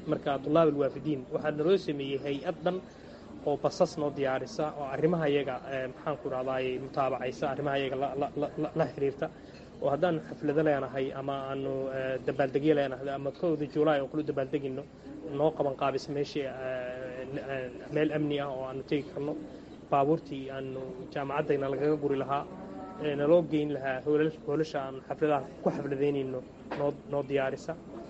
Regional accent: Bosaso, Bari, Somalia; moved away as an adult; 2003 ayaan ka dhoofay magaalada Boosaaso anoo u socdaa deeq waxbarasho oo ka helay jaamacadda Afrika caalamiga ah ee ku taala magaalada Khartuum.

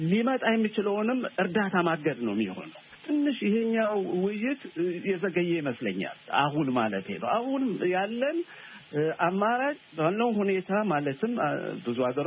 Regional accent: Adama, Oromia, Ethiopia; ድሮ ከኔ ሰፈሬ አዳማ ልጅ ነኝ።

